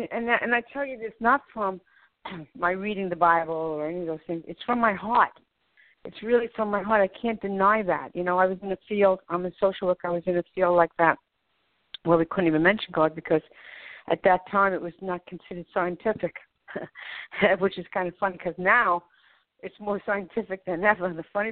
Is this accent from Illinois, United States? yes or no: no; New York City, New York, United States; I grew up in the South Bronx. They did a movie about it called Fort Apache.